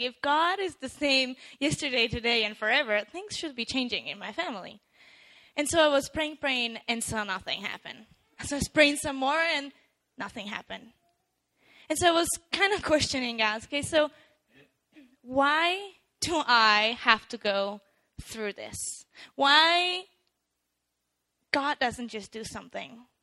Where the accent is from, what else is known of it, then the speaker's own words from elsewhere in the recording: Slovakia; moved away as an adult; So I was born and raised in Slovakia. I came here 2 years ago for the purposes of studying at Wenger College.